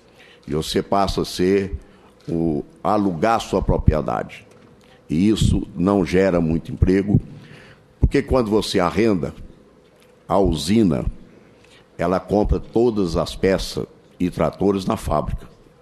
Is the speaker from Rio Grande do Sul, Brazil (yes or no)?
no; Goiânia, Goiás, Brazil; sou de Goiânia, de uma família tradicional. Um homem do campo, que mora exclusivamente na fazenda e vivo exclusivamente da zona rural.